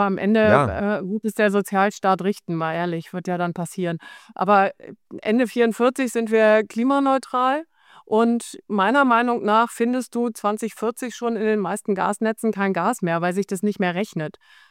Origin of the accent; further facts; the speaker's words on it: Hanover, Lower Saxony, Germany; Ich komme aus Hannover.